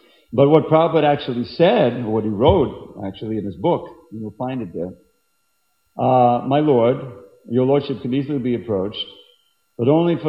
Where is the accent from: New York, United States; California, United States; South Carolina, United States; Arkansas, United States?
New York, United States; Long Island; when I grew up on Long Island, and it's not that far from the beach, anywhere you are on Long Island.